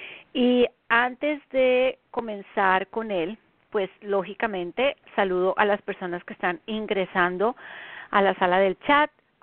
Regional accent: Colombia; now in United States; en los Estados Unidos, la zona este de los Estados Unidos, desde donde transmito mi programa. Son las 8 de la noche en mi tierra natal, Colombia.

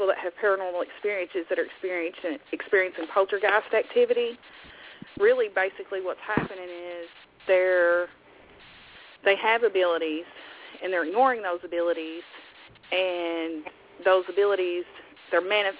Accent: Kentucky, United States; I'm not like Holly in Dallas. I'm not from Virginia. I'm from Kentucky.

